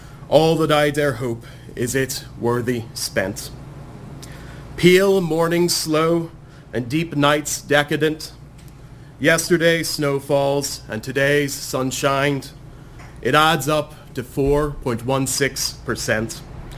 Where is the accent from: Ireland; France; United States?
Ireland; moved away as an adult; now in Kingston; I moved to Kingston from Ireland 7 weeks ago, and I was here exactly 4 weeks ago, where I was told by four people that I should write something and perform.